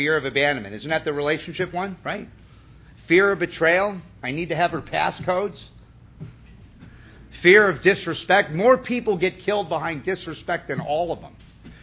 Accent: Malibu, California, United States; also born or lived in Chicago; You know, I grew up in Malibu. After I moved from Chicago, I'm in Malibu.

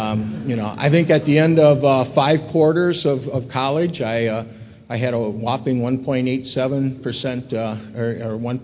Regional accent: Ohio, United States; also born or lived in Michigan; I was born and raised in Ohio, and that's okay. I guess I'm a Buckeye, as you might say

